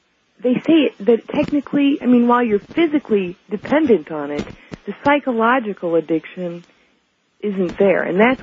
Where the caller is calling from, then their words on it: Janesville, Wisconsin, United States; I am calling from Janesville, Wisconsin on WCLO Radio.